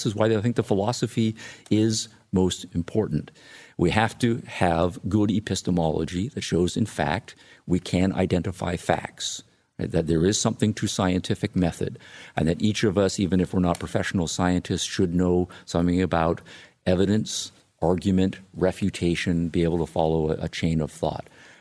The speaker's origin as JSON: {"language": "English", "region": "Illinois", "country": "United States", "said": "he came to my home state of Illinois."}